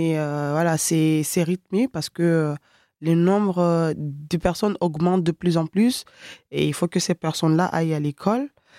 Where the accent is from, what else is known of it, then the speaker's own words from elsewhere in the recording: Mayotte; Mon enfance à Mayotte s'est déroulée assez bien, je trouve.